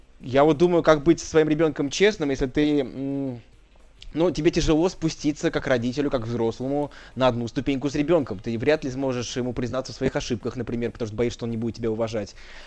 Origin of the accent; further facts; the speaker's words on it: Saint Petersburg, Russia; из Санкт-Петербурга, твоего родного города и моего родного города.